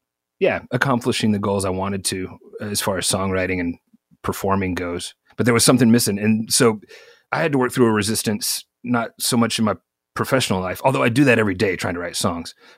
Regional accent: Arkansas, United States; And so I never had a basement growing up in Arkansas, but up in here, my wife's from Ohio and everybody's got basements up here in Ohio.

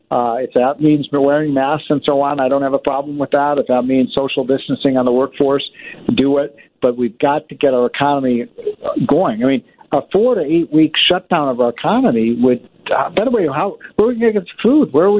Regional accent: Illinois, United States; states like New York, New Jersey, Connecticut, Illinois, my home state, they have by far the highest death rate.

